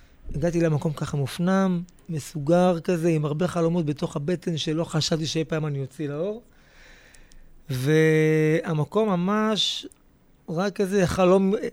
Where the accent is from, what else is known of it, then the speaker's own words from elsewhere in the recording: Netivot, Southern District, Israel; נולדתי בנתיבות. ממש יליד באר שבע. נולדתי בנתיבות. שם גדלתי את רוב ימי, גם עכשיו אני גר במושב ליד, עם משפחתי המתוקה.